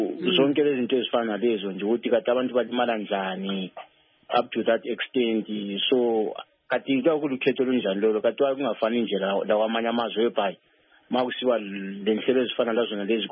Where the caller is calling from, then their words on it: Botswana; I'm calling from Botswana.